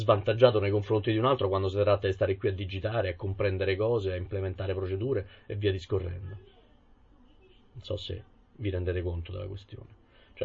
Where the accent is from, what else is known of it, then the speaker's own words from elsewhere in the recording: Rome, Lazio, Italy; io sono romano di Roma e ne sono anche piuttosto orgoglioso